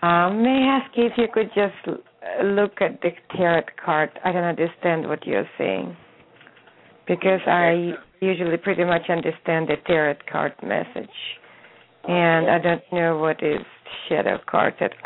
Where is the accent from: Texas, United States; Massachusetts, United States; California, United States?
California, United States; I'm from California.